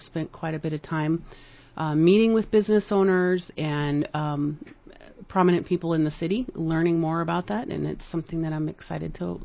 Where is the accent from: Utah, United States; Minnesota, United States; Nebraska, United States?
Nebraska, United States; Well, I grew up in Nebraska. I attended a large public high school and a small church that was active in refugee resettlement.